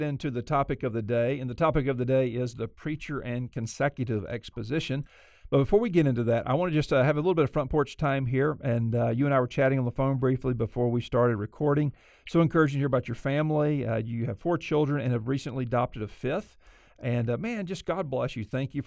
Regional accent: Alabama, United States; Look, I am from Alabama, a proud Alabamian, a committed Auburn fan.

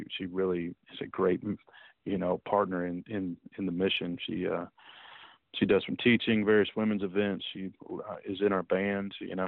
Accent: Kentucky, United States; also born or lived in Detroit, Michigan; I was born in Detroit, Michigan. Parents moved from Michigan to Kentucky after about 7 years marriage. And so I grew up in Kentucky, went to a small school in Kentucky on a baseball scholarship

